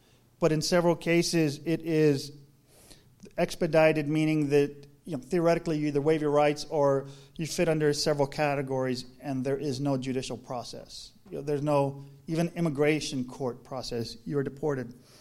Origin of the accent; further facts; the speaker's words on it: Laredo, Texas, United States; I grew up in South Texas in Laredo on the border, it's about 95-96% of Mexican descent.